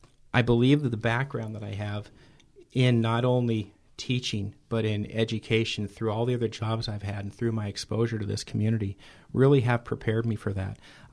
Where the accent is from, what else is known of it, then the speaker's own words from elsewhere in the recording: Ketchikan, Alaska, United States; I grew up here in Ketchikan. I grew up in Southeast.